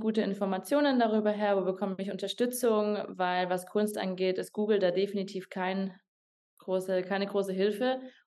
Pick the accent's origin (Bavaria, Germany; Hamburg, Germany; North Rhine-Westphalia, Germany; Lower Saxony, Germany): Bavaria, Germany; also born or lived in Munich; Ich bin eine gebürtige Münchnerin. Allerdings bin ich sehr viel im Chiemgau aufgewachsen. Also ich bin in München geboren.